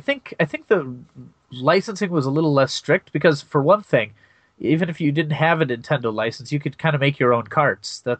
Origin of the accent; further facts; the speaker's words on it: Wisconsin, United States; I grew up in Wisconsin.